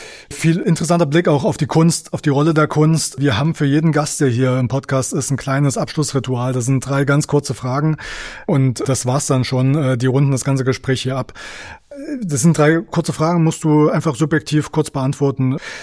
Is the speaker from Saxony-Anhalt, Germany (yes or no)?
yes; Saxony-Anhalt, Germany; es geht auch um Sachsen-Anhalt, das ist meine Heimat.